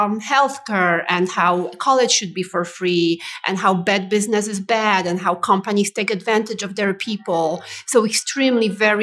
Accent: Poland; a very immoral system that I grew up in Poland.

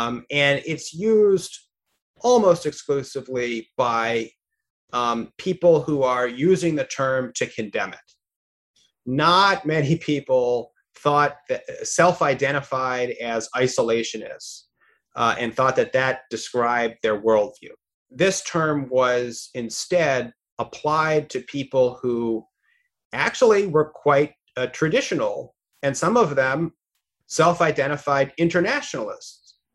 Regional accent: Washington, D.C. area, United States; I grew up outside Washington, D.C. I was interested in politics.

